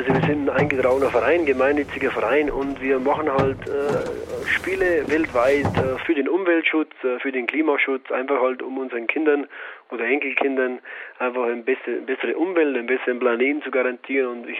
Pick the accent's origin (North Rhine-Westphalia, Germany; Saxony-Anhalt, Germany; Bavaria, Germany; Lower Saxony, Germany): Bavaria, Germany; Zwiesel; ich komme ja aus Zwiesel, aus dem Bayerischen Wald, ist jetzt Zwiesel meine Heimat? Ja, ist es, aber eigentlich nur, weil halt eben meine Familie, meine Eltern dort sind